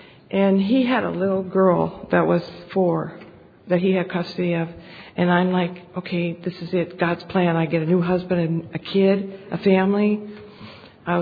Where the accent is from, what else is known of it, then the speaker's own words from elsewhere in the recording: New York, United States; now in Australia; And I immigrated to Australia from New York, right?